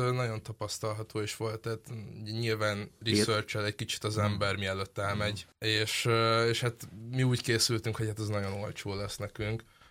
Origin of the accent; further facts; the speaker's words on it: Pécs, Baranya, Hungary; Igen, mondjuk én pécsi vagyok, Pécsre leutazva gyakran.